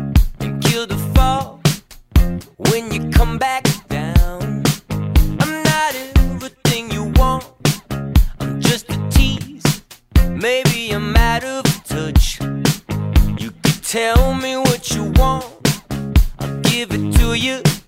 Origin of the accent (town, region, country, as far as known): Boston, Massachusetts, United States; born or raised there